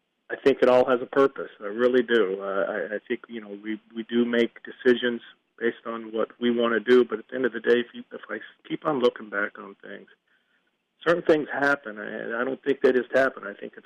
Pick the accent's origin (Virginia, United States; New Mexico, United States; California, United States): New Mexico, United States; Listen, I was born and raised in New Mexico